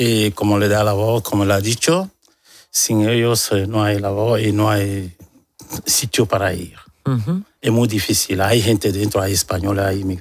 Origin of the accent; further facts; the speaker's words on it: Togo; Spanish is a second language; also born or lived in Germany; now in Spain; Yo soy de Togo.